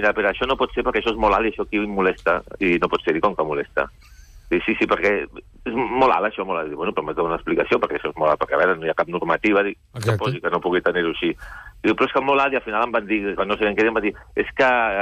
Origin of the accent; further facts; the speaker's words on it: Sant Boi de Llobregat, Catalonia, Spain; Sí, de Sant Boi tenim la terra.